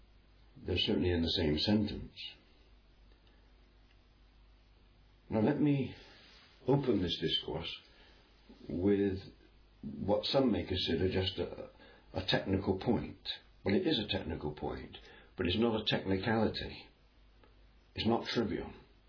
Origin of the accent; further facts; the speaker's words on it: United Kingdom; I come from the United Kingdom, And the Church of England, I know they've changed the wording, but it's still the same underneath.